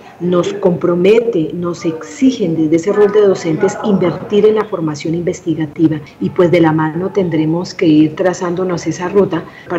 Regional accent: Colombia; ¿Cuál es la reflexión que nos queda a nosotros como colombianos?

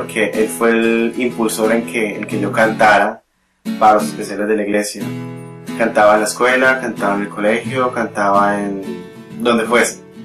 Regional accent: Palmira, Valle del Cauca, Colombia; a los 12 años, yo empecé a tocar puertas en mi ciudad natal, en Palmira

